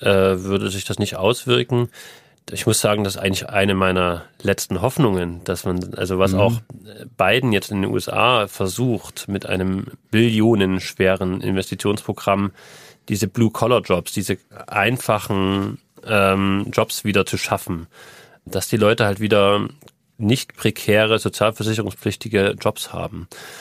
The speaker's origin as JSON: {"language": "German", "town": "Kirchberg", "region": "Saxony", "country": "Germany", "said": "Ich komme aus der Nähe von Zwickau in Sachsen, 8000 Einwohner Stadt, Kirchberg."}